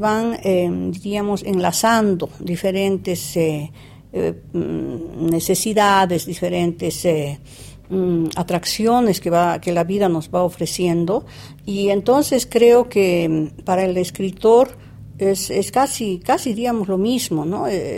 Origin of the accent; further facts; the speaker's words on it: Bolivia; Entonces, es una experiencia de un retorno a Bolivia, a mi tierra, después de mucho tiempo que estuve haciendo un viaje por Europa